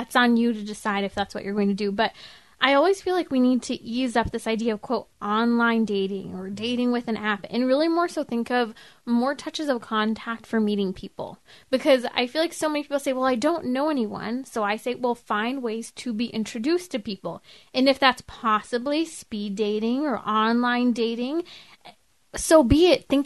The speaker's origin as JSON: {"language": "English", "region": "California", "country": "United States", "said": "But this is my home state, California."}